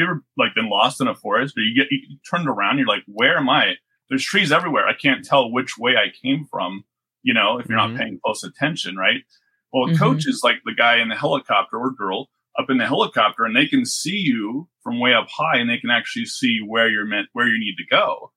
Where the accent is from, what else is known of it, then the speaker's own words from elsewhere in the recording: Raymond, Alberta, Canada; also born or lived in McGrath; Grew up in Raymond, Alberta, Canada. I've lived kind of all over the place. I married an American citizen, served my mission in the New Hampshire mission, mostly in Maine and Vermont.